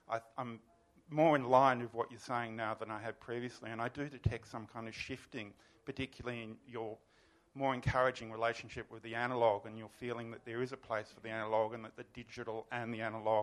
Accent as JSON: {"language": "English", "country": "Australia", "said": "as someone who's been involved as an Australian trying to establish and maintain a National Cinematheque"}